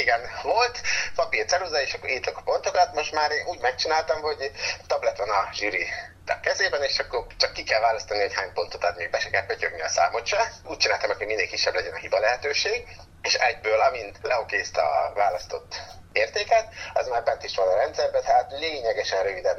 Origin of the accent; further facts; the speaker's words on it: Hódmezővásárhely, Csongrád-Csanád, Hungary; én ide születtem, és akkor maradtam is itt van a családom, úgyhogy mikor gyakornok voltam, laktam én Londonban is, meg Amsterdamban is, de nem az én világom ezek a nagyvárosok.